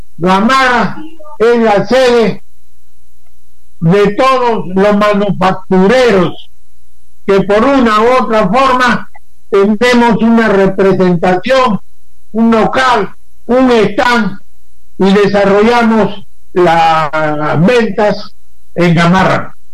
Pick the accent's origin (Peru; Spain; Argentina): Peru; Somos peruanos, por eso le hablo a usted